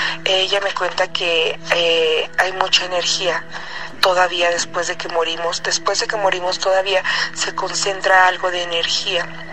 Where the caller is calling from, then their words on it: Ecatepec, State of Mexico, Mexico; de Catepec. Antes que nada, pues un saludo a toda su audiencia.